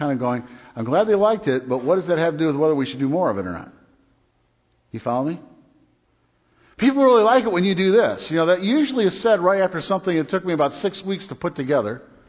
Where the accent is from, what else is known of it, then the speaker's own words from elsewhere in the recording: Michigan, United States; I like that because I'm from Michigan.